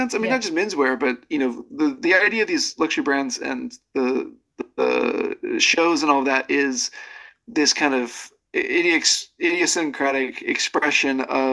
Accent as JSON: {"language": "English", "region": "Southern US", "country": "United States", "tie": "born or raised there", "said": "Well, at the beginning, I grew up in the South in the US, which was still very preppy compared to the North."}